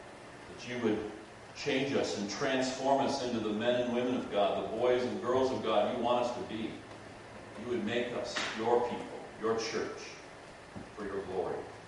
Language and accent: English; Michigan, United States; Did you know I was from Michigan?